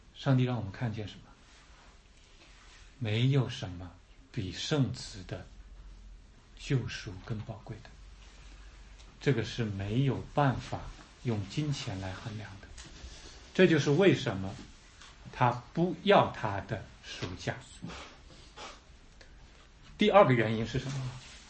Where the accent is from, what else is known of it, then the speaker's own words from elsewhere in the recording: Northeast, China; accent: Northeastern Mandarin; 用我们东北话说